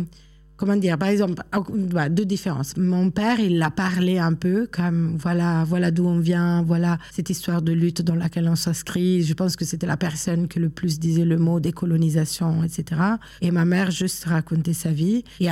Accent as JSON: {"language": "French", "region": "Ticino", "country": "Switzerland", "tie": "born or raised there", "also_born_or_lived": "Northern Italy", "said": "une espèce de pudeur par rapport à là où j'ai grandi, qui est plutôt la Suisse italienne, l'Italie du Nord."}